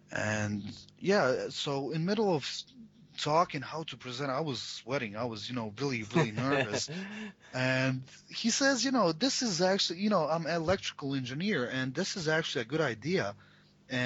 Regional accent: Tuzla, Federation of Bosnia and Herzegovina, Bosnia & Herzegovina; my hometown, Tuzla, was just, you know, not appropriate.

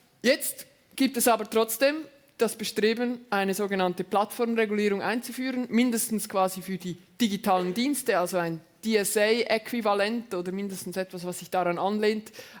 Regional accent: Lucerne, Switzerland; Wir gehen in meinen Heimatort oder meinen Wohnort nach Luzern

